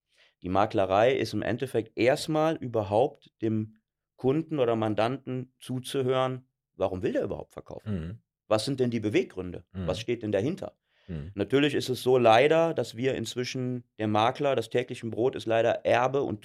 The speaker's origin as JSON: {"language": "German", "town": "Cologne", "region": "North Rhine-Westphalia", "country": "Germany", "said": "Tut mir als Kölner auch weh"}